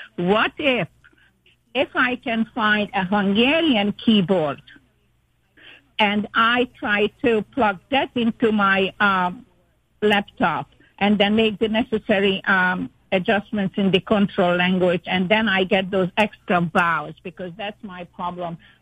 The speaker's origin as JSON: {"language": "English", "town": "Rochester", "country": "United States", "lives_now": "Florida, United States", "said": "I am from Rochester and presently from not so sunny Florida."}